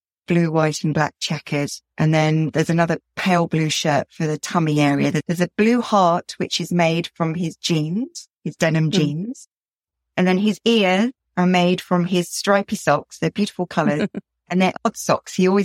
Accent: United Kingdom

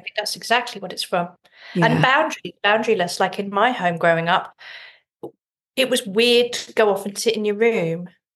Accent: England, United Kingdom; growing up in England

